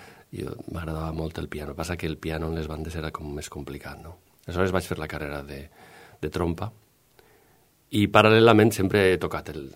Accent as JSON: {"language": "Catalan", "town": "Paiporta", "region": "Valencian Community", "country": "Spain", "tie": "born there", "said": "Vaig néixer a Paiporta el 22 de desembre de 1970 i sóc músic."}